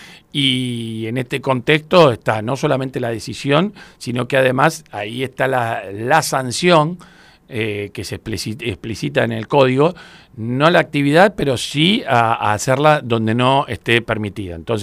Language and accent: Spanish; Buenos Aires, Argentina; Yo soy del Mondongo, cuando era chico jugaba al fútbol en Plaza Mateu